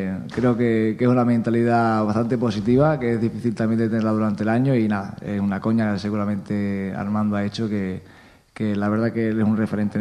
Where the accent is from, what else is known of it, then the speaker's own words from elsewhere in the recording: Badajoz, Extremadura, Spain; Yo soy de Badajoz